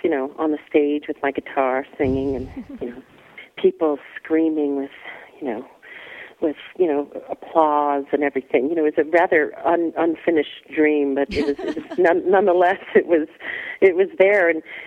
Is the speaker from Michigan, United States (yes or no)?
no; New Hampshire, United States; now in Santa Fe, United States; No. I'm from New Hampshire, actually, born and raised.